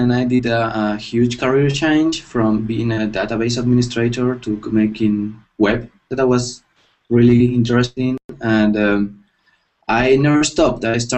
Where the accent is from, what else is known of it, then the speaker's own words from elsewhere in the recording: North Spain, Spain; now in Barcelona, Spain; I currently live in Barcelona. I'm from North Spain